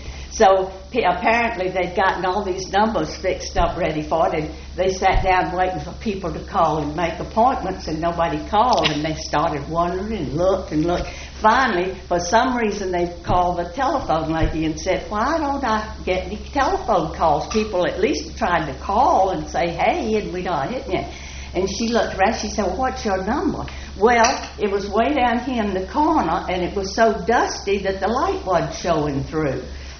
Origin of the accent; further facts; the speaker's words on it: Mobile, Alabama, United States; I enjoyed growing up in Mobile. I remember the Mardi Gras, and I have lots of pictures of costumes, and I was an only child